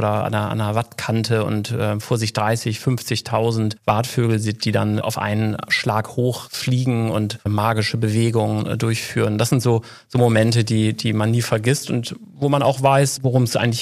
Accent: Germany; Ich komme auch aus der Nähe von Bremen, bin also quasi am Nordseestrand groß geworden.

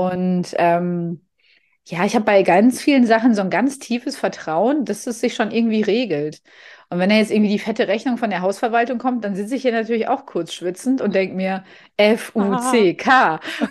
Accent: Rhineland, Germany; Ja, also ich komme ja aus dem Rheinland, ne?

